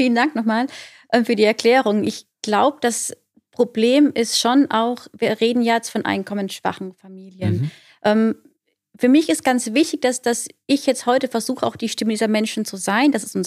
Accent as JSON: {"language": "German", "country": "Austria", "lives_now": "Landau, Germany", "said": "Ich komme aus Österreich, ja."}